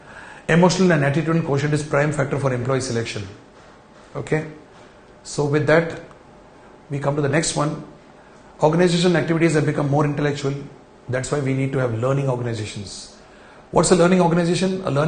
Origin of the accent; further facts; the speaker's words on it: India; When I, as an Indian, is interacting with a, let's say, a Japanese